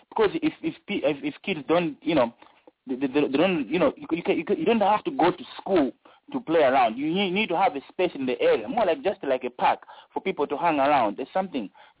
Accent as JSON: {"language": "English", "town": "Chama", "region": "Eastern Province", "country": "Zambia", "second_language": "English", "said": "I come from Chama, you know, like it's a very much smaller town, you know. There ain't a lot of stuff where I come from, like where my parents come from, you know."}